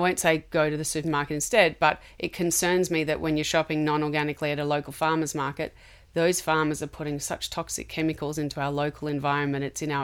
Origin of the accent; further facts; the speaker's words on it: Sydney, New South Wales, Australia; I'm from Sydney